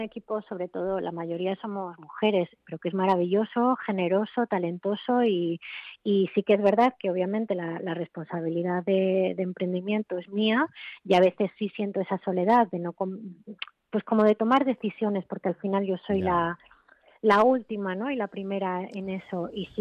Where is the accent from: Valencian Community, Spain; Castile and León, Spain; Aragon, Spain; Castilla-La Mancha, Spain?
Aragon, Spain; Zaragoza; es que yo soy de Zaragoza y soy muy cabezona